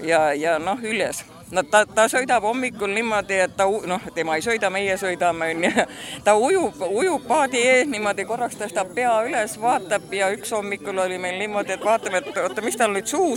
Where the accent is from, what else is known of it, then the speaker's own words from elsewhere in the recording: Saare County, Estonia; Suite ikka lastakse Saaremaale, kuigi ma olen saarlane.